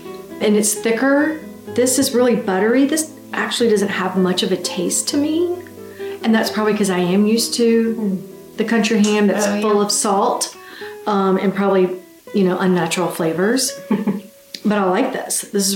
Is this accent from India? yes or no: no; the South, United States; And that's not because I'm a Southerner.